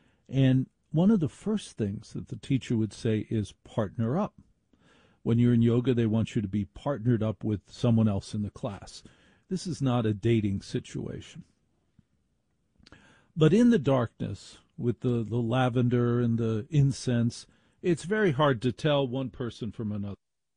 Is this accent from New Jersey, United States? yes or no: yes; New Jersey, United States; I was from New Jersey. I lived on a primary diet of pizza and Goodwill.